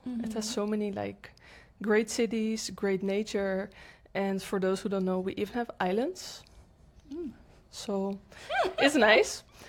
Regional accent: Netherlands; now in Lisbon, Portugal; Because I'm from the Netherlands, and I think in general the Netherlands is a really great place to grow up.

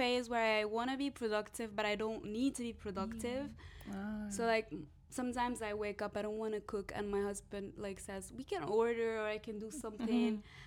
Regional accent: Casablanca, Casablanca-Settat, Morocco; I'm 32. I'm from Morocco, Casablanca, to be precise.

